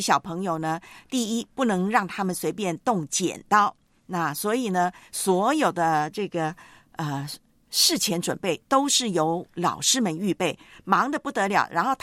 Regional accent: Taiwan; 在三月底的时候，从家乡，我的老家、

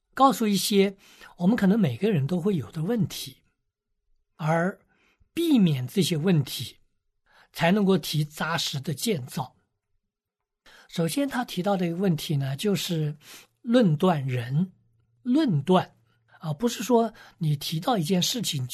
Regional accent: China; 我们中国人常说旁观者清

